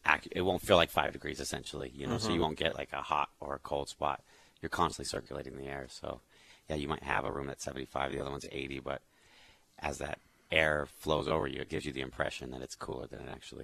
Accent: Phoenix, Arizona, United States; now in California, United States; I'm born and raised in Phoenix. Yeah, just moved out here recently to work for a longtime friend, Tony.

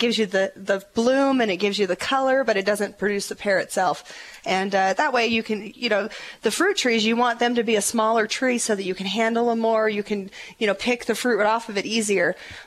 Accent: Prescott, United States; We are from Prescott here and have been running a nursery and landscape company for 27 years.

